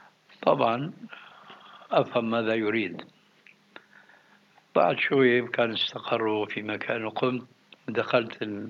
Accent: Syria; عندنا في الشام

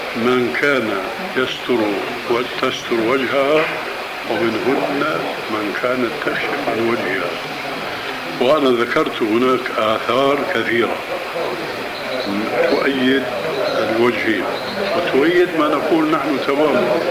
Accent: Syria; وبيقولوا عندنا في الشام عبارة مأخوذة من حديث صحيح

